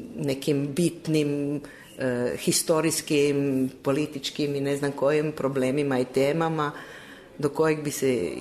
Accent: Koper, Coastal–Karst, Slovenia; Ja mislim i kod nas u Kopru

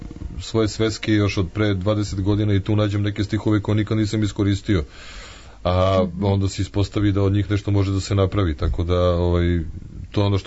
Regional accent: Belgrade, Serbia; pošto sam odrastao na Čuburi, a sad već duže vremena ne živim tamo

